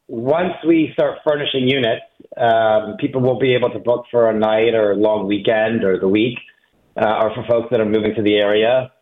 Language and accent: English; New York, United States; moved away as an adult; also born or lived in Washington, D.C. / Montreal, Canada; Upstate New York, actually, just outside the Albany area. And then I spent almost two decades in Washington, D.C.